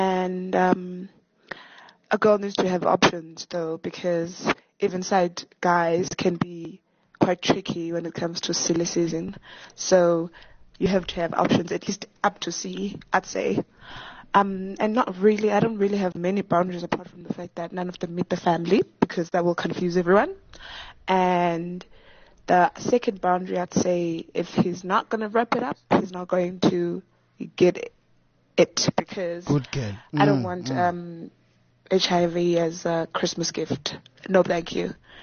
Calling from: Lone Hill, Gauteng, South Africa; We're here from Lone Hill.

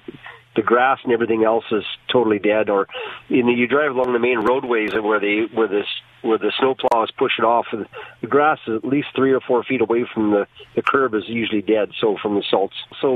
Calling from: Kelowna, British Columbia, Canada

